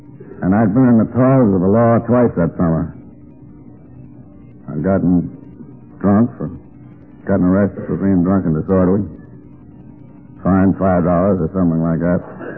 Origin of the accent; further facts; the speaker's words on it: Albany, New York, United States; I was in the outfit that was stationed around right in my hometown of Albany.